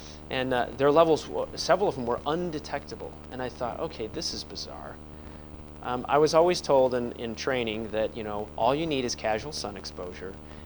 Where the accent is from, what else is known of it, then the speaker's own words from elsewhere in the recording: Houston, Texas, United States; I was raised in Texas, in Houston, Texas, so the southern part of Texas